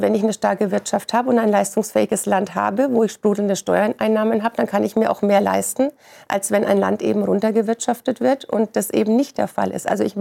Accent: Würzburg, Bavaria, Germany; Ich komme aus Unterfranken, zerbombtes Würzburg.

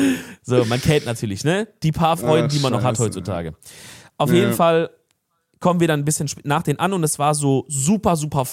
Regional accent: Cologne, North Rhine-Westphalia, Germany; ja, aus Köln

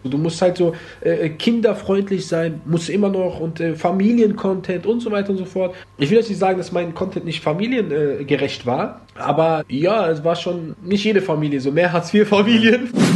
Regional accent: Germany; Ich bin voll Marokkaner, in Deutschland geboren, Deutschland groß geworden, und ja, das wär's erstmal.

